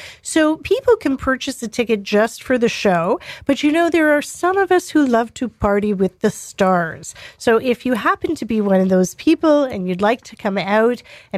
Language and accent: English; Toronto, Ontario, Canada; And when I grew up in Toronto